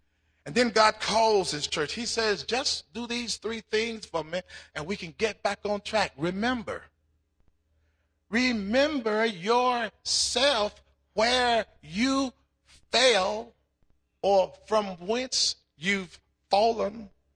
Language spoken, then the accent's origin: English; the South, United States; I'm from the South. Would y'all let me be from the South?